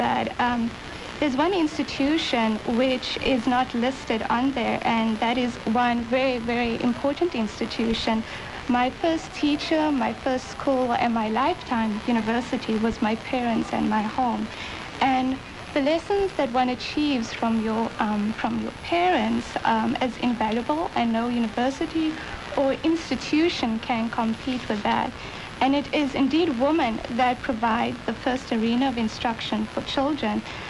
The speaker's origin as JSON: {"language": "English", "town": "Cape Town", "region": "Western Cape", "country": "South Africa", "said": "I'm from South Africa, and particularly I'm from Cape Town, which is, those listeners that doesn't know where Cape Town is, it's on the tip of Africa."}